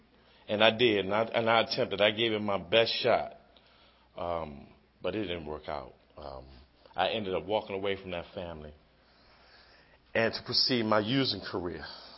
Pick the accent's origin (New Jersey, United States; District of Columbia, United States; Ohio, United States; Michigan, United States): District of Columbia, United States; Washington; as a young child, growing up in Northwest Washington, near 14th and T and 7th and T and 12th and U, where it was a central point for drugs, alcohol, prostitution, pimping, number backing